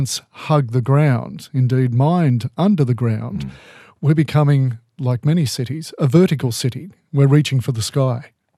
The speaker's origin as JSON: {"language": "English", "town": "Newcastle", "region": "New South Wales", "country": "Australia", "tie": "born or raised there", "said": "thank you for calling my hometown the good city of Newcastle."}